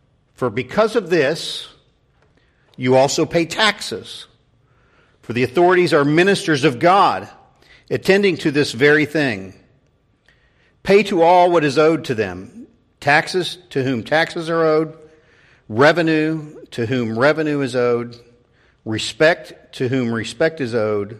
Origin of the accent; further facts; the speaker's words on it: Haysville, Kansas, United States; All growing up, I grew up in Hayesville, Kansas.